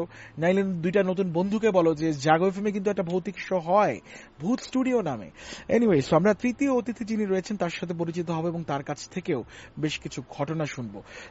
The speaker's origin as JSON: {"language": "Bangla", "town": "Comilla", "region": "Chittagong Division", "country": "Bangladesh", "said": "like ধরুন আমি কুমিল্লার সন্তান"}